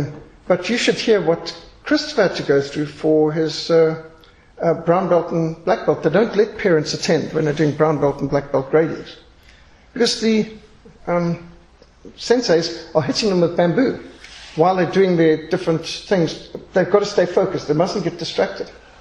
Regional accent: Zimbabwe; I was raised in Rhodesia. I was raised in the old world, very old world

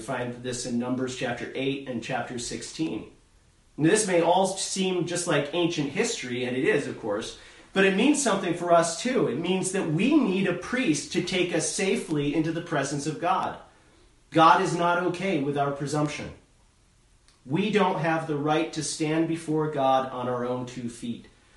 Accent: New York, United States; And I can say that because I'm from New York.

